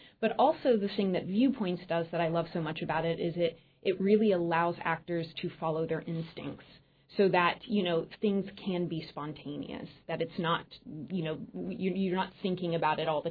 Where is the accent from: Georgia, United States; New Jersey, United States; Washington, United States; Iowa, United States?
Georgia, United States; Originally, I'm from Georgia.